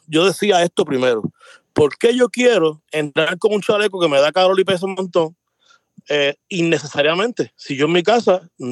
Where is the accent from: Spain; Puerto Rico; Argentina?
Puerto Rico; nosotros somos parte de Estados Unidos, un territorio. Sí. Y estamos defendiendo Puerto Rico también